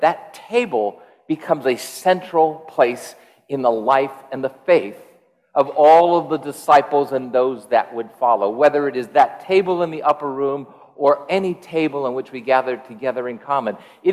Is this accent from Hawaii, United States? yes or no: yes; Hawaii, United States; Now, I grew up here in Hawaii for the most part, but I had only been to Kauai once when I was 12 years old